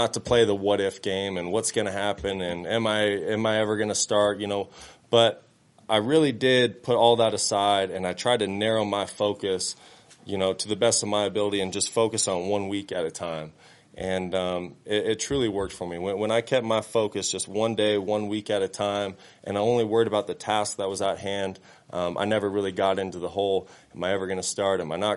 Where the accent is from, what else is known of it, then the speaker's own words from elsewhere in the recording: Kalispell, Montana, United States; You know, growing up in Kalispell, obviously there's a huge following of the Denver Broncos, and there's a lot of Broncos fans.